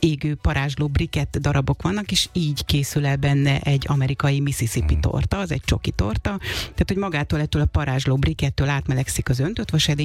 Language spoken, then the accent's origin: Hungarian; Békés, Hungary; Békés-megyéből származom egyébként, és ott ez egy tradicionális süti.